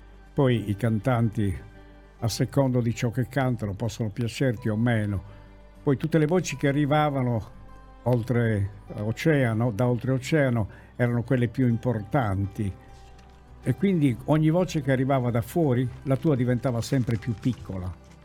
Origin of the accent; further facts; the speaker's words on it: Sardinia, Italy; Sono un sardo che parla a modo suo, capisce il francese a modo suo.